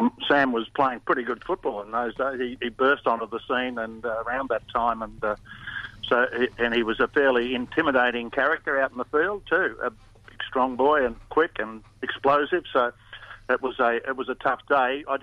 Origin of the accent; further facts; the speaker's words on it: Bendigo, Victoria, Australia; Bendigo boy, so Bendigo was Carlton's zone, so, or the Bendigo area, and I grew up in Bendigo.